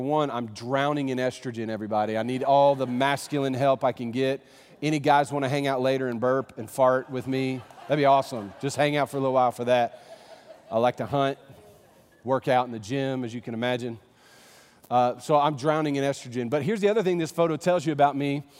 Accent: the South, United States; So I'm from the South, y'all.

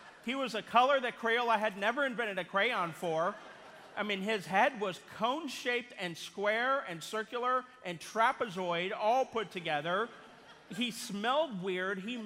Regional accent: Missouri, United States; I'm originally from Missouri, so I'm a Kansas City Chiefs fan.

